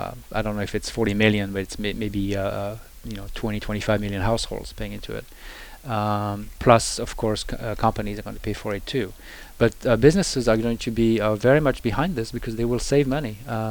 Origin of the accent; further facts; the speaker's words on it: Paris, Île-de-France, France; English is a second language; now in United States; she lives in Paris, France. That's where I'm from. You might hear my accent, but I've been a California resident for over 30 years, and I'm married to California. I'm a U.S. citizen and a resident of California for 35 years.